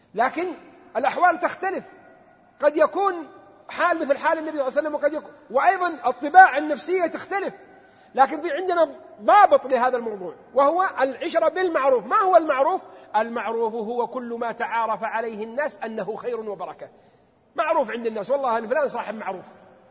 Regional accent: Abha, Asir, Saudi Arabia; هذه أحسن شيء عندنا في أبها لأن ما عندنا إلا ألف أكثر حاجة

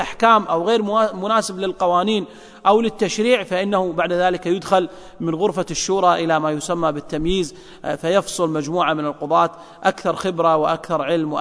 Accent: Kuwait; قام بها القلم الجزائي في المحكمة عندنا في الكويت

